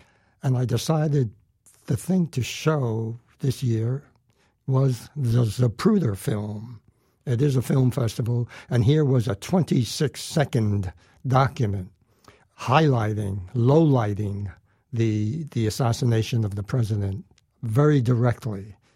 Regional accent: Bronx, New York, United States; When I grew up in the Bronx, Brooklyn was another planet.

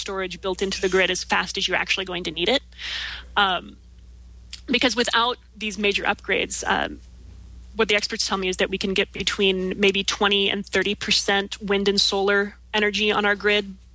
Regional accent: Kansas, United States; I think my favorite example of this is that my home state of Kansas currently has about 1 megawatt of hydroelectric capacity.

